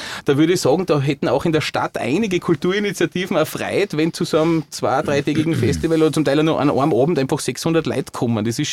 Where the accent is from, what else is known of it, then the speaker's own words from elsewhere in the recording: Salzburg, Austria; ich komme ja aus Gasteinertal irgendwie